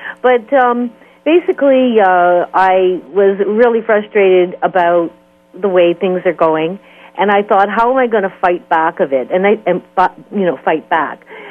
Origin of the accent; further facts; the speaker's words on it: Canada; And I'm Canadian